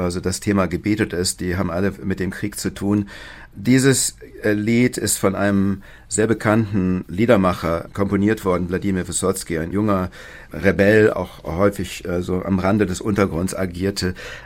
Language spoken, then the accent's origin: German; Hong Kong; also born or lived in Bonn, Germany / Paris, France; Also ich bin in Bonn geboren, aber habe dann nur die ersten 6 Wochen meines Lebens verbracht. Ich wurde dann gleich in ein Flugzeug gesteckt und wir flogen nach Hongkong, wo ich aufgewachsen bin und 6 Jahre verbracht habe.